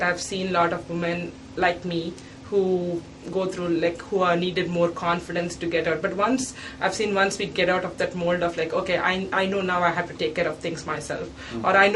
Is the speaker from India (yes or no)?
yes; Hyderabad, Telangana, India; I'm from India, and I'm from South India actually, from Hyderabad